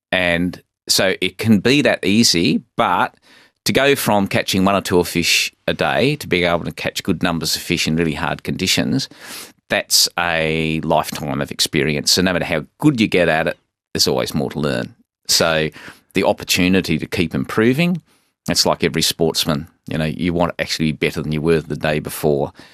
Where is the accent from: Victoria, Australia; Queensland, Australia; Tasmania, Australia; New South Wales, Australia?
Tasmania, Australia; Orford; I grew up in Orford, actually, so just on the mainland opposite Maria Island, and my father was a cray fisherman